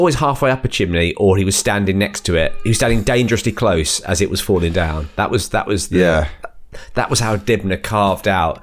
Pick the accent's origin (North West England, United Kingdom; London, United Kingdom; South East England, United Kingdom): North West England, United Kingdom; Bolton; Mate, I'm from Bolton. Shut your noise.